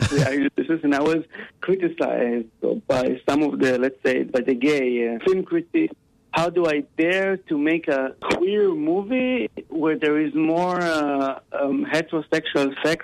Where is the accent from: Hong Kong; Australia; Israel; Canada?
Israel; Ra'anana, Central District; English is a second language; I was born and raised in Israel in a little city called Ra'anana, which is a very white, clean, very machoistic, patriotic city.